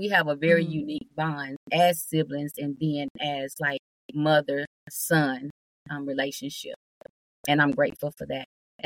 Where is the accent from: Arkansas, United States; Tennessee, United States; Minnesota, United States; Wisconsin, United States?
Tennessee, United States; also born or lived in Oklahoma; Well, I was born in Oklahoma, but grew up in Tennessee.